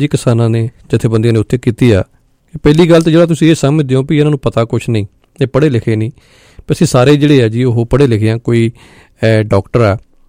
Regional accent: Punjab, India; ਕਿਉਂਕਿ ਮੈਂ ਖੁਦ ਦੁਆਬੇ ਤੋਂ ਹਾਂ, ਇਸ ਅੰਦੋਲਨ ਨੂੰ ਲੈ ਕੇ ਦੁਆਬੇ ਵਾਲੇ ਜਿਹੜੇ ਨੇ ਜੀ ਉਹ ਬਹੁਤ ਢਿੱਲੇ ਨੇ।

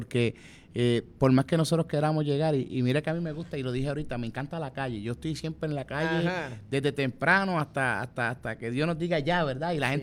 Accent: Utuado, Puerto Rico; Todo el mundo sabe que yo soy del pueblo de Utuado, pero también todo el mundo sabe que yo amo mi pueblo

